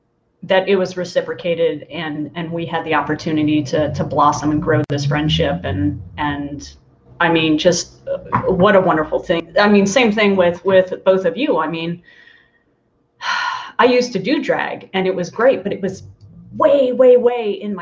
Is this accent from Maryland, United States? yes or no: yes; Maryland, United States; also born or lived in Midwest; now in Arizona, United States; I grew up on the East Coast and in the Blue Ridge Mountains, and it's beautiful in Maryland and Ooh. Crystal rocks.